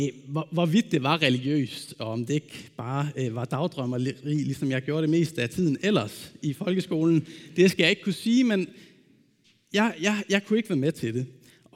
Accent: Ølgod, Region of Southern Denmark, Denmark; den menighed, jeg voksede op i Ølgod

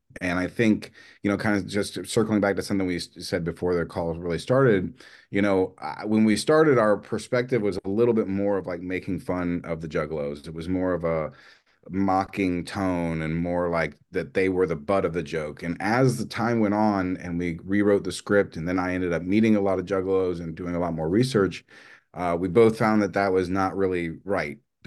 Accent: New Orleans, Louisiana, United States; I was from New Orleans.

